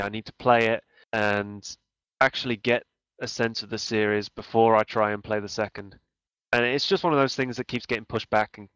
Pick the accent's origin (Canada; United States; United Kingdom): United Kingdom; England; I'm 23, and I grew up in England at a time when perhaps we weren't, I mean, we're still not, but the early 90s, we didn't get games.